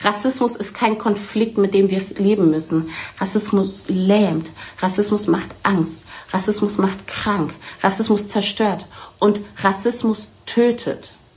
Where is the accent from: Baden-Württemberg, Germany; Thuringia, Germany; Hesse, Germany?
Hesse, Germany; Frankfurt; Frankfurt ist meine Heimat.